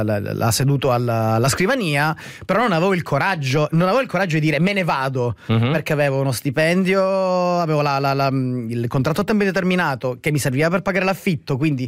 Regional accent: Sicily, Italy; io ho vissuto a Caltanissetta e Catania prima di venire ad andare a Milano. È ovvio che torno nella regione dove sono nato e cresciuto

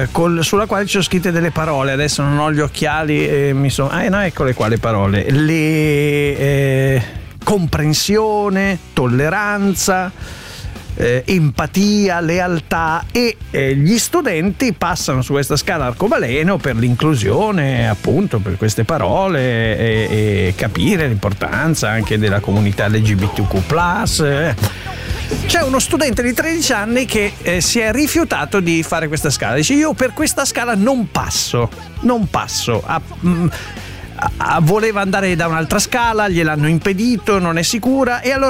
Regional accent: Milan, Lombardy, Italy; Io sono milanese, quindi sto bene.

